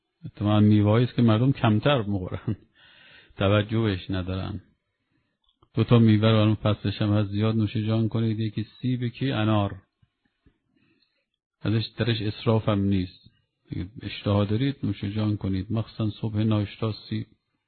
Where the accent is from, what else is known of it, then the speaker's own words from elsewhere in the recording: Mashhad, Razavi Khorasan, Iran; من یادم میاد بعضی کسبر میشناختم در زمان بچگیم در مشهد، از بستگان بودن